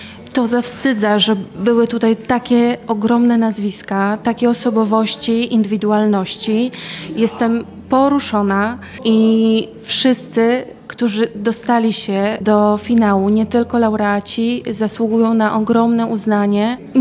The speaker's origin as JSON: {"language": "Polish", "town": "Warsaw", "region": "Masovian Voivodeship", "country": "Poland", "lives_now": "Olsztyn, Poland", "said": "ja pochodzę z Warszawy, ale od 3 lat jestem tutaj w Olsztynie. Przeprowadziłam się, studiuję architekturę krajobrazu."}